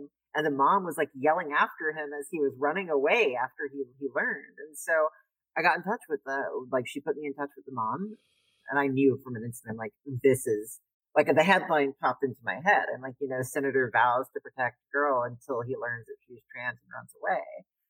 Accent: Louisiana, United States; I grew up in South Louisiana. I grew up in the swamps of South Louisiana, the far south of New Orleans

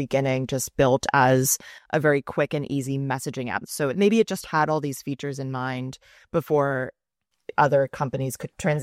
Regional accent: Miami, Florida, United States; I remember using it a lot in like high school because as I grew up in Miami

